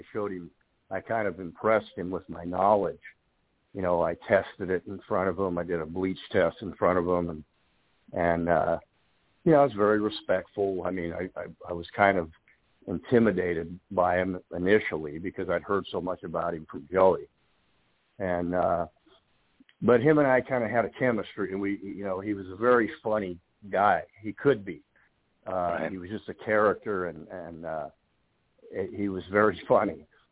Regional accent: Colorado, United States; That was in Colorado, was where that all took place, in my hometown.

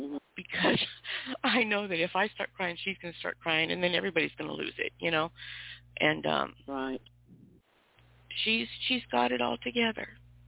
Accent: Spokane, Washington, United States; Spokane. My hometown, Spokane, Washington.

